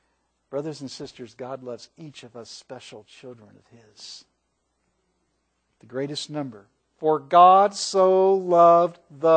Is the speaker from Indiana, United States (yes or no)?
no; Kansas City, Missouri, United States; And I grew up in Kansas City, and Hallmark is headquartered there.